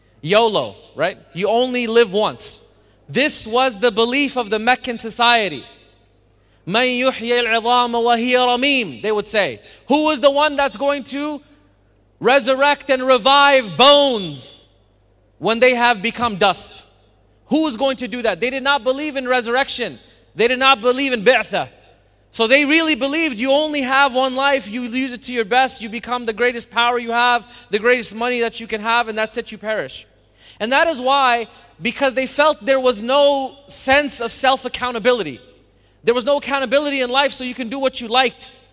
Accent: United States; I grew up in America.

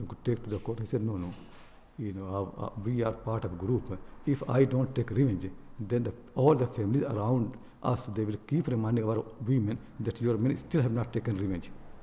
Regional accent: United Kingdom; this identity of British people, and I'm British, I eat with the left hand.

